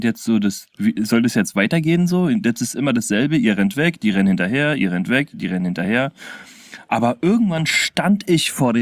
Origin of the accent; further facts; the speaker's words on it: Berlin, Germany; Da will ich als Berliner gleich auflegen.